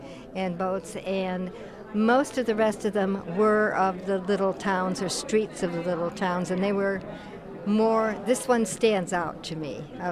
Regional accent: New England, United States; It's a watercolor, of course, from a set of paintings that are all of New England, the small towns and the coastal towns of New England, which is the area I grew up in.

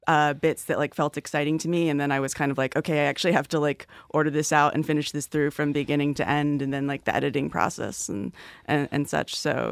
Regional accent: Penfield, New York, United States; So there's that aspect too, where I grew up in Penfield, and so the suburb called Parkview in the book is kind of like a fictional Penfield, or, like, east side of Rochester suburb

